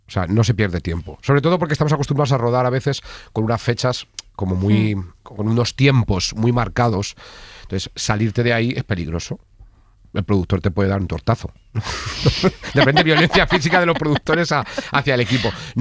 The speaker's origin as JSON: {"language": "Spanish", "town": "Villanueva de la Jara", "region": "Castilla-La Mancha", "country": "Spain", "tie": "born or raised there", "said": "Villanueva de la Jara, claro. Cuenca."}